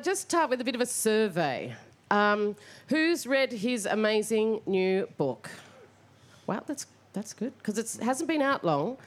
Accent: Australia; I'm from the Arrernte and Kalkaroon peoples. But I've also...

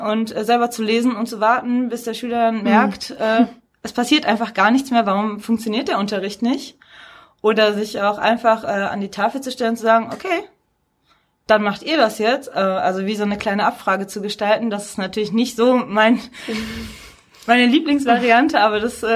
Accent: North Rhine-Westphalia, Germany; Ich bin auch aus dem Ruhrgebiet und wollte eigentlich auch gerne da bleiben.

